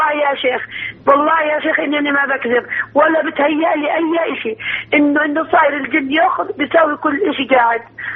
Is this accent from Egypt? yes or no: no; Jordan; إحنا عندنا بالأردن